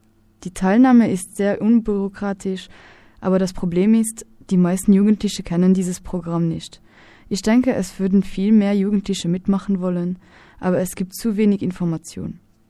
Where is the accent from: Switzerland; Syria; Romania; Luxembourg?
Luxembourg; now in Vienna, Austria; Ich stamme aus Luxemburg und bin derzeit mit dem Europäischen Freiwilligendienst in Wien. Im nächsten Semester möchte ich hier anfangen zu studieren.